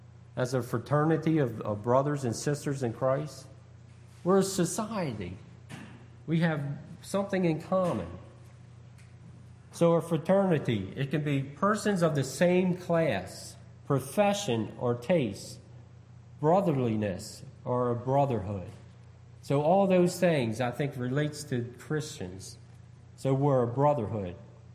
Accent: Baltimore, Maryland, United States; I grew up in Baltimore. I'm looking at Baltimore right now.

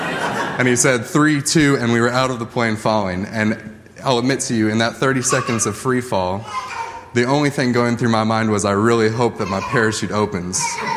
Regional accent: Kentucky, United States; We're both from Kentucky. We grew up kind of knowing each other since we were about 10.

